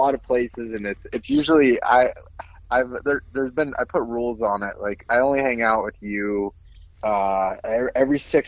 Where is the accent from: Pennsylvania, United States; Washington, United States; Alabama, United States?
Pennsylvania, United States; I'm from Pennsylvania. Grew up just in a very, very big hunting family.